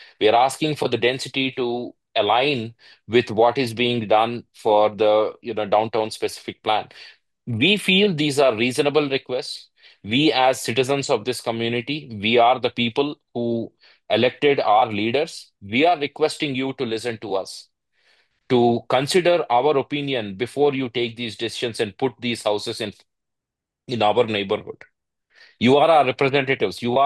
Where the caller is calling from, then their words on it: India; I'm actually speaking from India.